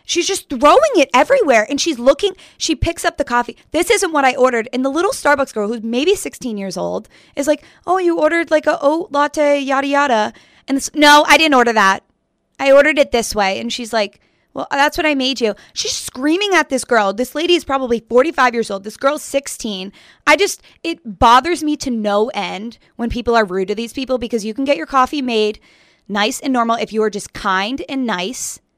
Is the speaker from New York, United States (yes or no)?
yes; New York, United States; but I would like to point out that I am a New Yorker.